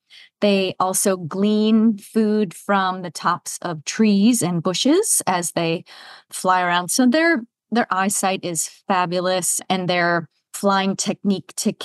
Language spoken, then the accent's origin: English; Wisconsin, United States; now in Gainesville, United States; I'm originally from Wisconsin and made my way to Florida for a position with the organization I work for now